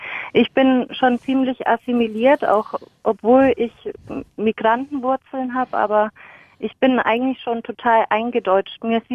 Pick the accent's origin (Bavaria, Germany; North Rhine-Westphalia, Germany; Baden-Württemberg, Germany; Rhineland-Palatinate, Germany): Bavaria, Germany; Meine Mutter kommt aus Bosnien, aber ja, ich bin in Franken aufgewachsen und dann habe ich gleich die volle Breitseite mit dem R bekommen.